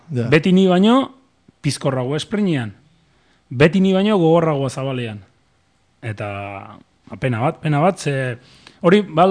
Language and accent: Basque; Barakaldo, Basque Country, Spain; Barakaldokoa naiz eta daukat paro obrero